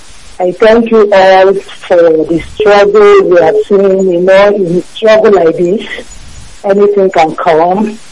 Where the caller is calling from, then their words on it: Timișoara, Timiș County, Romania; I am calling from Romania, Timișoara. This is my first time calling.